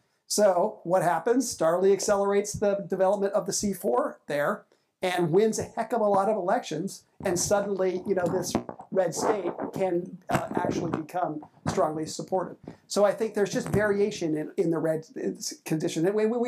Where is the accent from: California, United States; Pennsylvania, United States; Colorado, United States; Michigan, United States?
Colorado, United States; Denver; Denver's my hometown, too.